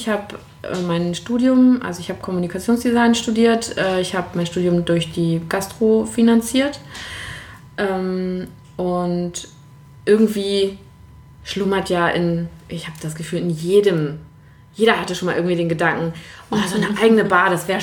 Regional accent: Lübeck, Schleswig-Holstein, Germany; also born or lived in Berlin; Ich habe 9 Jahre in Berlin gelebt, bin jetzt wieder zurück in meiner Heimat Lübeck.

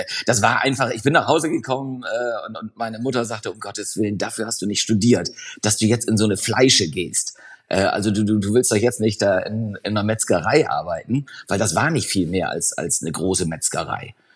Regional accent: Brake, Lower Saxony, Germany; auch in meiner Heimatstadt Brake war eine Filiale.

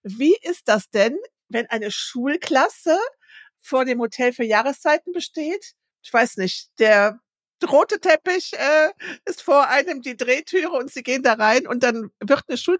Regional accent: Bonn, North Rhine-Westphalia, Germany; Ich hätte jetzt natürlich super gerne gewusst, wo Sie in Bonn waren. Das ist ja meine Heimat.

